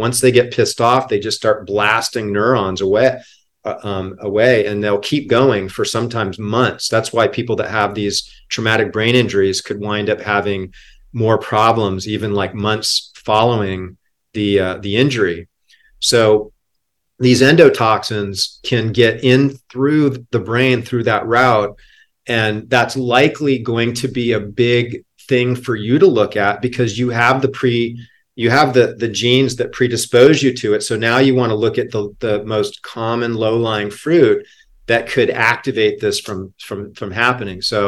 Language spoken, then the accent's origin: English; Hawaii, United States; I grew up in Hawaii.